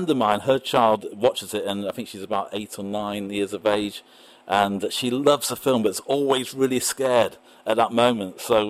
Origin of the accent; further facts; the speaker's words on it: United Kingdom; because I am obviously British